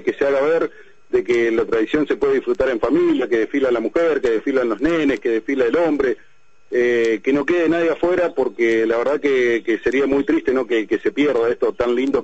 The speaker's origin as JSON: {"language": "Spanish", "country": "Argentina", "said": "como argentinos"}